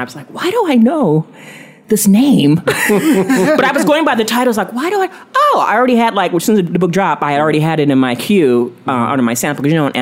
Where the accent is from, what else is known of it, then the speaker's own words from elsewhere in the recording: San Diego, California, United States; San Diego.